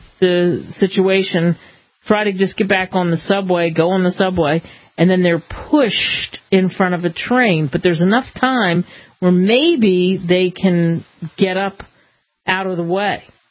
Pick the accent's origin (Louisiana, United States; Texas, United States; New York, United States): New York, United States; New York City; Originally, I am from New York City, and I have definitely use the subway in my lifetime.